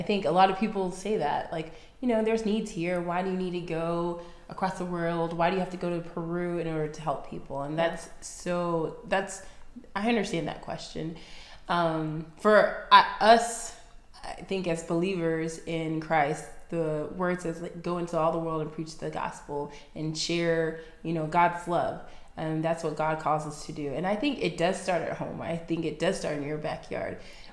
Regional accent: Nigeria; We're like, no, I'm Nigerian.

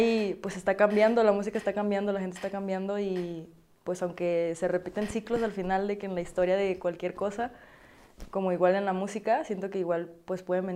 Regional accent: Iguala, Guerrero, Mexico; Porque pues yo soy de Guerrero. En Guerrero, de que...

